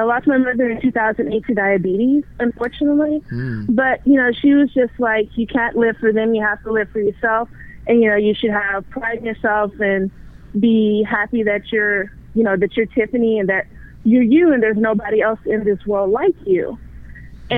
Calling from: Texas, United States; I'm calling from Texas.

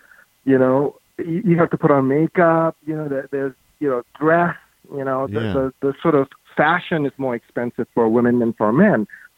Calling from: Las Vegas, Nevada, United States; I live in Las Vegas, so very close to Los Angeles.

